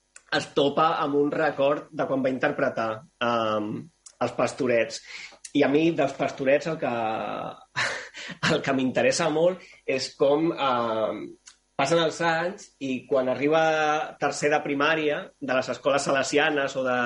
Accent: Sant Boi de Llobregat, Catalonia, Spain; Jo soc de Sant Boi de Llobregat. Els meus companys de classe eren castellanoparlants en un 92%, 93%.

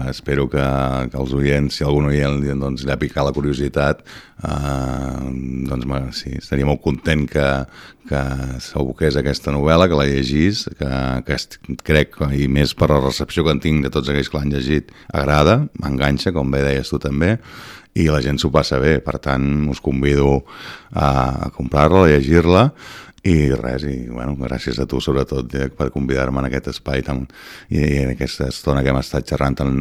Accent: Tordera, Catalonia, Spain; jo sóc de Tordera

